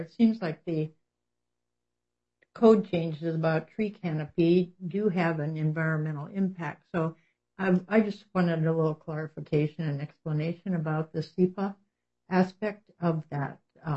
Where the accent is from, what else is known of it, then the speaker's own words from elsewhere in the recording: Hansville, Washington, United States; from Hansville.